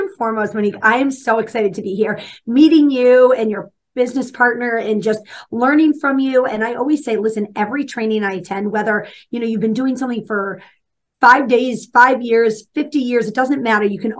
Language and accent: English; Massachusetts, United States; I am originally from Massachusetts.